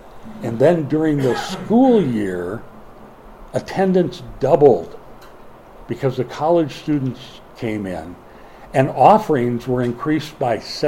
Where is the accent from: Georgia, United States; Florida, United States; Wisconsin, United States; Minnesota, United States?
Minnesota, United States; Now, I'm from Minnesota. That's about as good as it gets in the way of a response, you know.